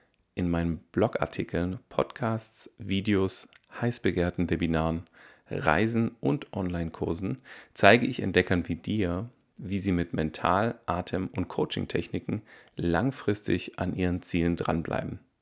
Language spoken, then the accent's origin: German; Baden-Württemberg, Germany; born there; Als geborener Schwabe tüftle ich gerne an neuen Konzepten.